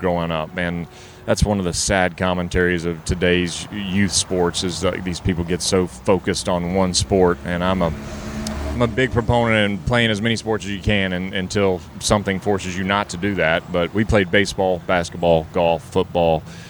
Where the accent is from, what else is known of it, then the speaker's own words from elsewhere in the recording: Hazelhurst, Georgia, United States; I grew up in South Georgia, real small town, Hazelhurst, Georgia. Jeff Davis High School, you know.